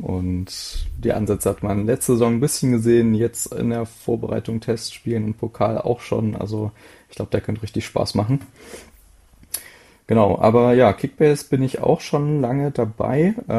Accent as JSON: {"language": "German", "town": "Leipzig", "region": "Saxony", "country": "Germany", "tie": "born or raised there", "said": "ich bin geboren, aufgewachsen in Leipzig"}